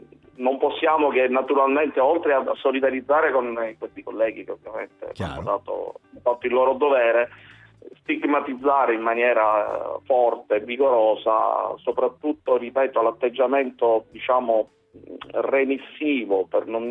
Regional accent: Palermo, Sicily, Italy; siamo comunque tutti figli di questa città, quindi ti parlo da palermitano, sì, da padre, oltre che da poliziotto

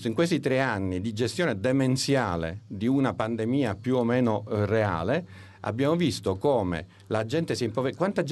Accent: Sicily, Italy; Se incontra uno di noi, di Catania, di Messina, di Palermo, di Agrigento, io sono siciliano.

